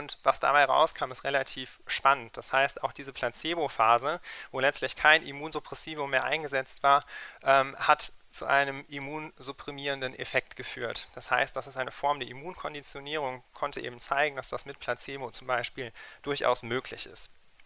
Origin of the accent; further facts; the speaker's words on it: Essen, North Rhine-Westphalia, Germany; Das ist auch eine große Studie aus Essen, wo ich herkomme